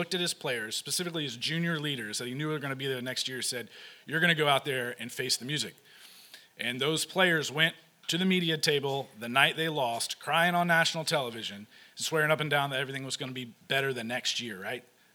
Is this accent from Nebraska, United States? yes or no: no; Charlottesville, Virginia, United States; But originally, I'm from Charlottesville, Virginia.